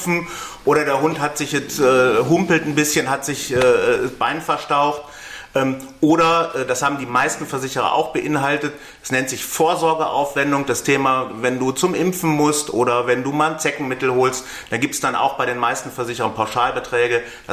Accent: North Rhine-Westphalia, Germany; Ich komme aus Nordrhein-Westfalen.

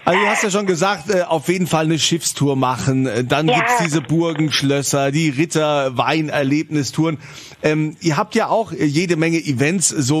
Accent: Rhineland-Palatinate, Germany; also bei uns in der Pfalz, da haben wir ja so quasi die Riesling-Scholle.

